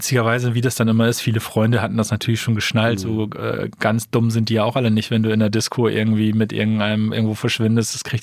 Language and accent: German; Oldenburg, Lower Saxony, Germany; ich komme ja aus Oldenburg, Niedersachsen.